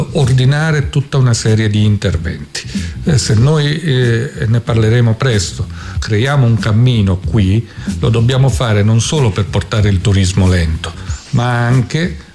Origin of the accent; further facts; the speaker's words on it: L'Aquila, Abruzzo, Italy; Vede, non soltanto perché noi siamo dell'Aquila.